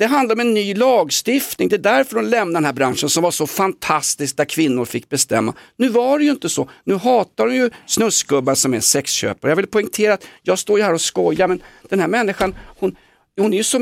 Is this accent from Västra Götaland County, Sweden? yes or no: no; Stockholm, Stockholm County, Sweden; Det var stort för mig som stockholmare för att se älgskit.